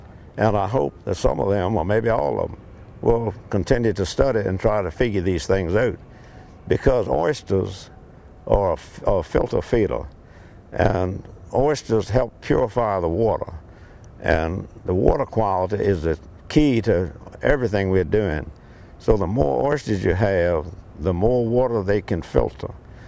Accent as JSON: {"language": "English", "town": "Fairport", "region": "Virginia", "country": "United States", "said": "I'm from Fairport, Virginia, down on the Chesapeake Bay. We are located more or less on the Great Wacomico River, and I've been there all my life."}